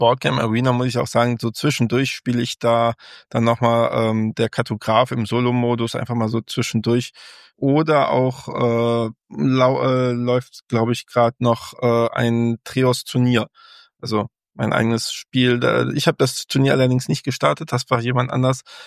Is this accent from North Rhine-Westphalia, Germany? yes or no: yes; Mülheim, North Rhine-Westphalia, Germany; also born or lived in Essen; Ich komme nämlich aus dem Pott, aus dem Ruhrgebiet, aus Mülheim. Das liegt zwischen Duisburg und Essen. Und geboren bin ich in Essen.